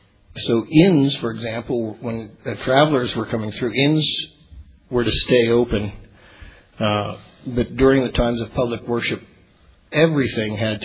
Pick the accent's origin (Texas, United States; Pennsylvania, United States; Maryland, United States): Pennsylvania, United States; So I'm from Pennsylvania. And as a boy in Pennsylvania, believe it or not, the entire state was shut down on Sundays.